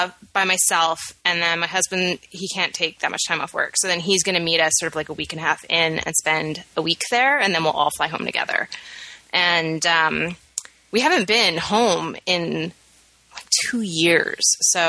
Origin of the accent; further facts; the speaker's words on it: Canada; accent: Canadian; decided we needed to go home and see home and be home for a while. So that will totally bring back my Canadian accent.